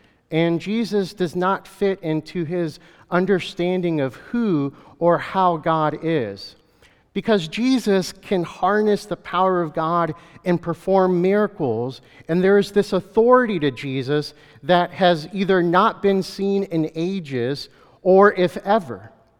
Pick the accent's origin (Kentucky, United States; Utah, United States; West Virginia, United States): Kentucky, United States; So a simple truth that I am an American Salvadorian man who was raised in Kentucky and a Christian